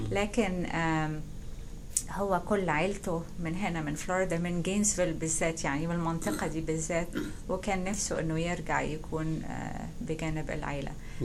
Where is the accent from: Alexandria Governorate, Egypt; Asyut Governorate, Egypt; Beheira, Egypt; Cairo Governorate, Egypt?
Cairo Governorate, Egypt; Cairo; moved away as an adult; now in United States; أنا اتولدت 1954 في القاهرة. درست في كل الدراسة، ابتدائي إعدادي ثانوي، المدرسة في القاهرة، وبعدين اتخرجت ودرست في جامعة عين شمس كلية الطب.